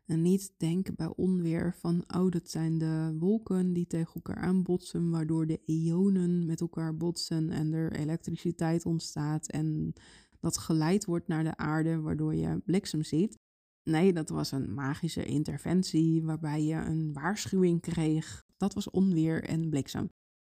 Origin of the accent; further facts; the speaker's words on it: Netherlands; ik ben een Nederlander. Ik ben hier opgegroeid, ik ben hier niet geboren, maar wel opgegroeid. Mijn ouders zijn gewoon Nederlands